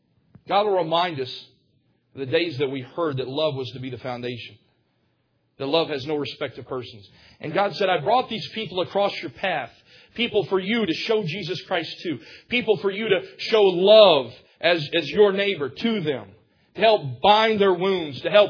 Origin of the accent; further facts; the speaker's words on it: Cottondale, Alabama, United States; they don't see the fact that I grew up in Cottondale, Alabama.